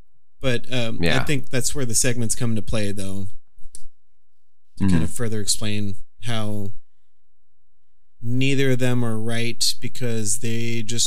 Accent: Texas, United States; I grew up in Texas where I had to take care of myself at 7 years old. I'm just kidding.

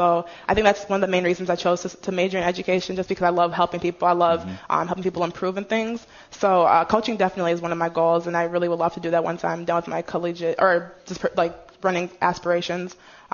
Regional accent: United Kingdom; born there; was born in Great Britain, and I have tried citizenship, excuse me. So my dad is Nigerian, my mom is British. I'm American

